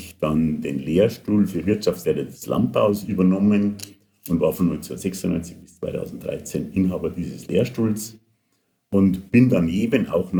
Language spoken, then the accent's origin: German; Bavaria, Germany; Ja, also ich bin geboren in Niederbayern im Landkreis Düngolfing-Landau, aufgewachsen auf einem Bauernhof